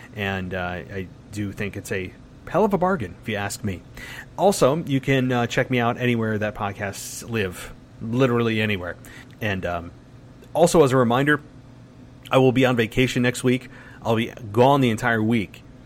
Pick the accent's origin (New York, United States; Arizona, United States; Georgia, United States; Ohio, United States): New York, United States; Apparently, I'm from the South now, even though I'm from New York.